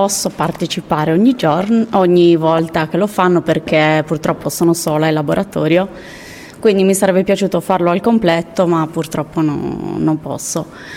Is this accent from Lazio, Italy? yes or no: no; Nughedu Santa Vittoria, Sardinia, Italy; sono di Nughedu, Santa Vittoria, e ho un'attività da un anno quasi